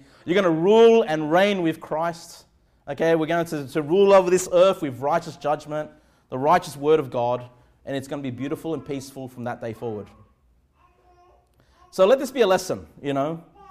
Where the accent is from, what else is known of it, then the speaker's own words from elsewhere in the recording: Australia; as an Australian, you are still in the top 1% of the richest people of the entire world.